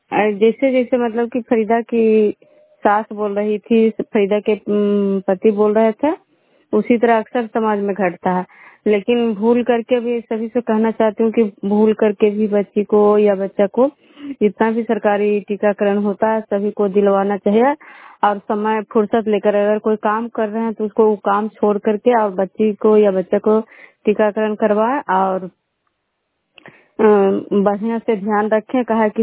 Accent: Vishnupur, Bihar, India; मैं विष्णुपुर ग्राम खैरा पंचायत नालंदा जिला नगरनौसा प्रखंड के निवासी हूँ।

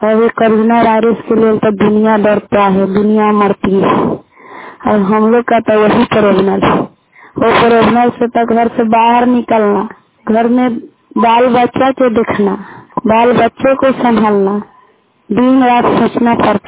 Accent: Muzaffarpur, Bihar, India; जिला मुजफ्फरपुर पकड़ी पंचायत की रहने वाली हूँ, प्रखंड मरौन ग्राम मधुबन।

